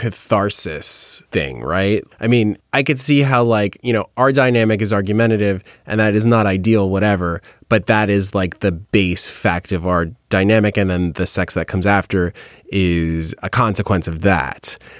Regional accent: New York, United States; Sorry, I'm from New York.

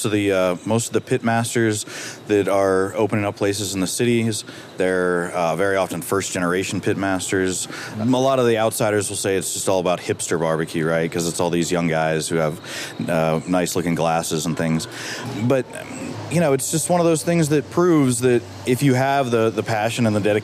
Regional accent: Ohio, United States; I mean, I get lambasted quite a bit because I'm from Ohio.

